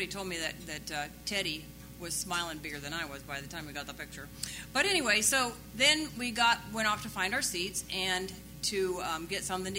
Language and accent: English; Iowa, United States; now in Washington, United States; You know, I come from Iowa. Iowa is that flyover state, but it is a hidden treasure that I'm going back to someday.